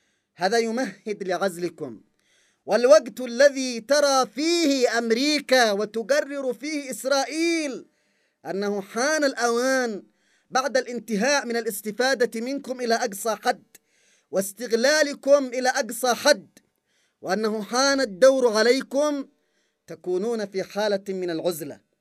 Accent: Yemen; لا تتخيل أصلا أنه بالإمكان أن يعتدى علينا كيمنيين

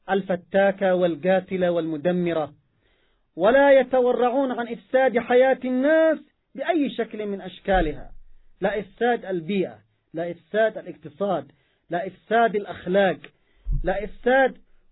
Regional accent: Yemen; عندنا في اليمن وفي غير اليمن الجهات المعنية تقدم النصائح والإرشادات

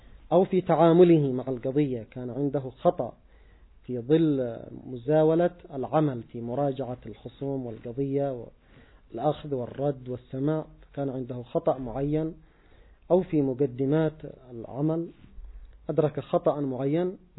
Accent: Yemen; ومن المعروف مثلا عندنا في اليمن

